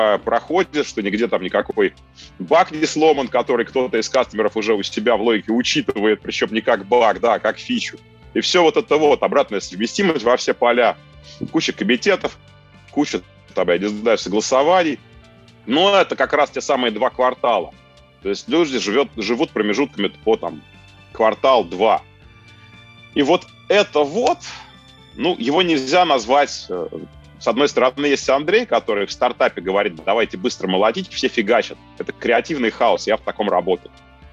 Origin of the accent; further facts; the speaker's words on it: Saint Petersburg, Russia; Потому что я из Питера.